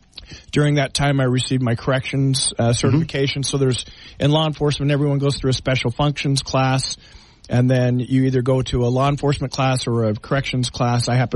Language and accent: English; Green Valley, Arizona, United States; also born or lived in Mesa; I was born in Mesa, Arizona, but I went to preschool here.